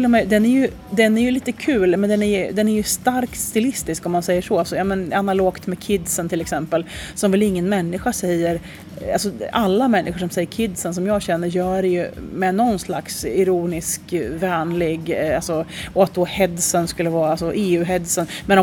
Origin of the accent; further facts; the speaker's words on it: Nora, Örebro County, Sweden; accent: Nora; räknar mig som uppväxt i Nora i Bergslagen, och 9 år i Örebro och 18 år i Norrlottaområdet. Så att det är lite blandat, men jag skulle säga att jag låter som jag kommer från Nora.